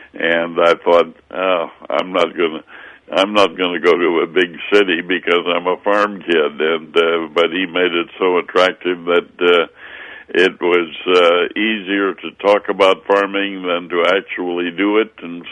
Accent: Wisconsin, United States; talking about growing up in Wisconsin and the temperature in the wintertime

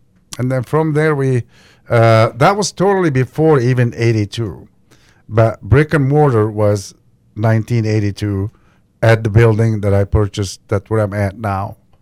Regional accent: Cairo, Cairo Governorate, Egypt; now in Galesburg, United States; I lived here a lot longer than I lived anywhere else. But I am from Cairo, Egypt, and I just happened to end up in Galesburg

